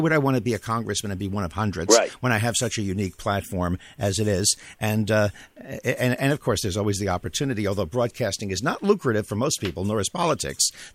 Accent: New York, United States; I grew up in New York at that time.

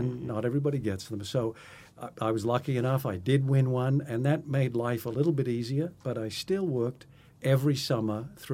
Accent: Australia; I grew up in Australia, you know, very poor background

